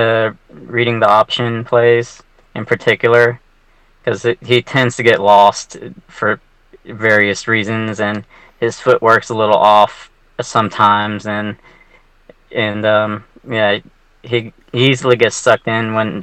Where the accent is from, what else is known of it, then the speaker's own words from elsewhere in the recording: Georgia, United States; I was born and raised in Georgia.